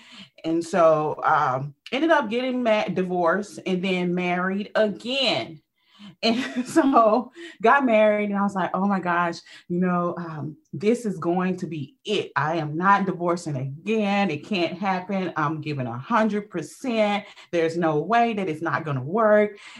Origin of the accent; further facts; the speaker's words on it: Louisiana, United States; So I was raised originally from Louisiana, right?